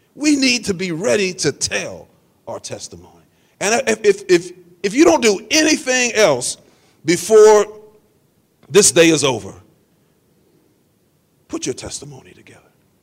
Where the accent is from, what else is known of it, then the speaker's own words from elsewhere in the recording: Pittsburgh, Pennsylvania, United States; As a young man growing up in Pittsburgh, I was caught up in a life that was not pleasing to the Lord.